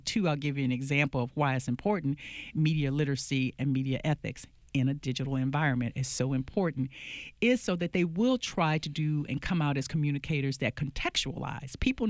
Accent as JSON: {"language": "English", "town": "Thomaston", "region": "Georgia", "country": "United States", "tie": "born or raised there", "said": "Grew up a child of the South. I was born in Georgia. In a very small town about hour south of Atlanta, Thomaston, Georgia."}